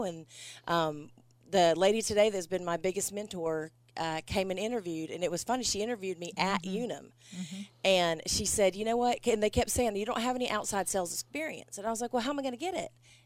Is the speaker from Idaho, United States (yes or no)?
no; Enid, Oklahoma, United States; also born or lived in Ponca City; Well, I'm from Oklahoma, Enid, Oklahoma, born in Ponca City, moved to Enid, was raised in Enid, graduated from Enid.